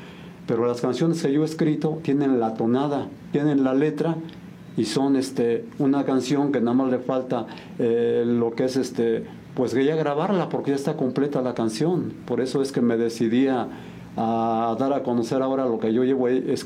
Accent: San Juan del Río, Querétaro, Mexico; Bueno, yo nací aquí en San Juan del Río, Querétaro. El 13 de agosto de 1954 soy 100% sanjuanense, 100% queretano.

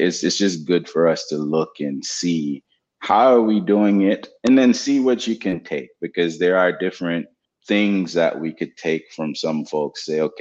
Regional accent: Jamaica; I grew up poor in Jamaica with a grandmother that would always say, oh, you know, we don't have money for this or that.

